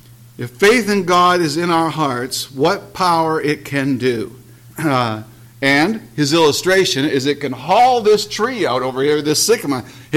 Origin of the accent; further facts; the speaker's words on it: Scotland, United Kingdom; And being the Scot that I am, I carefully opened each of them.